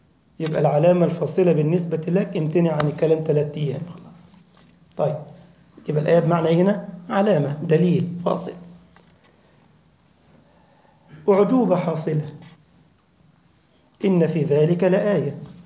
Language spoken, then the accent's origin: Arabic; Egypt; وقف كده على نهر النيل عندنا في مصر